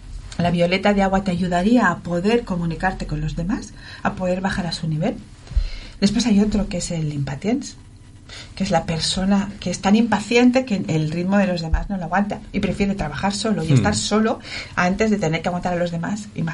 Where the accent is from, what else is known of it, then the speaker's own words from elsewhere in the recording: Catalonia, Spain; No, mis padres son catalanes, nosotros somos catalanes y una tercera parte muy catalana de Tarragona y otros de Castilla.